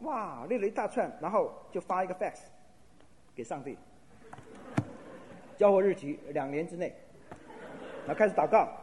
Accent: China; now in United States; 我们中国人是这样的

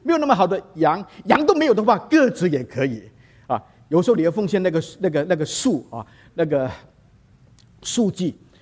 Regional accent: Chaozhou, Guangdong, China; 他是潮州人啊，我也是潮州人

